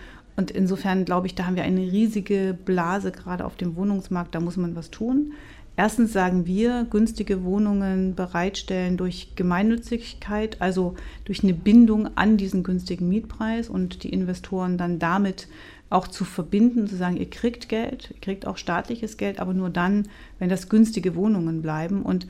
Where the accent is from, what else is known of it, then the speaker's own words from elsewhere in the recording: Thuringia, Germany; Ich bin Thüringerin und weiß, wie das ist, wenn mitten durch den Thüringer Wald dann eine Schneise für so eine Leitung gelegt wird.